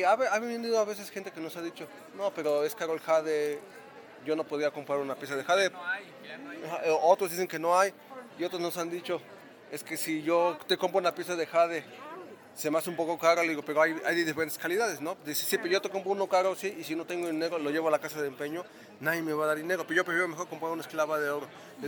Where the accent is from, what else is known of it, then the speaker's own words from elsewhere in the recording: Taxco, Guerrero, Mexico; born there; now in San Cristóbal de las Casas, Mexico; A mí como yo nací en la montaña, nací en Taxco, y es colonial y de montaña